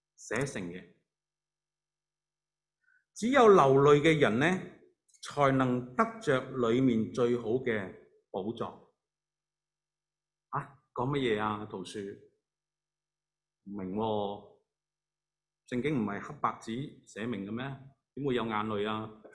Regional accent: Guangdong, China; 所以我们广东人说

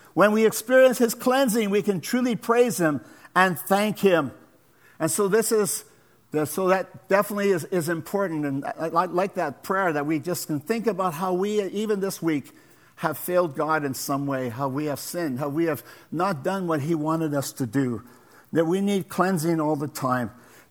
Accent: Alberta, Canada; now in Coquitlam, Canada; But you know, I'm from Alberta, so I'm used to shoveling snow.

